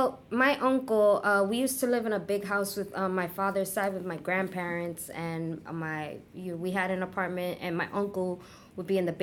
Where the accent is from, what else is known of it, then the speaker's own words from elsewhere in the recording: Brooklyn, New York, United States; So I was born and raised in Brooklyn. I was living in East New York, but I was going to school in Bushwick for my entire life. So I spent most of my life in Bushwick.